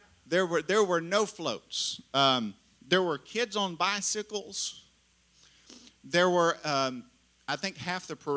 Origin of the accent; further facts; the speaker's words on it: Terrell, Texas, United States; I grew up in Terrell.